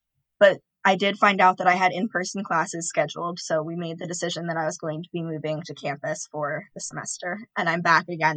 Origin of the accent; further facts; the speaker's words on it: Maryland, United States; And like I said, I'm from Maryland, so I certainly did not qualify as a tri-state area.